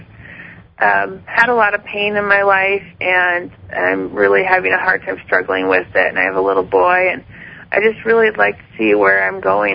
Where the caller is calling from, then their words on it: South Dakota, United States; South Dakota, actually.